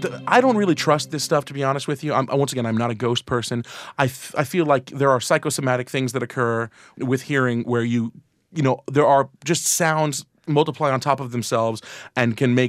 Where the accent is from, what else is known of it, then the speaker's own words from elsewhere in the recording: New York, United States; I'm a New Yorker my whole life.